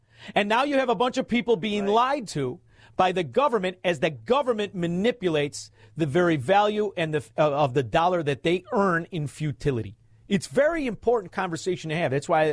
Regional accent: Melrose Park, Illinois, United States; I'm a meathead from Melrose Park.

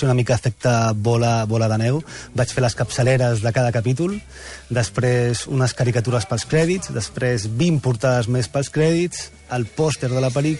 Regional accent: Cadaqués, Catalonia, Spain; Sí, gràcies al meu poble, Cadaqués.

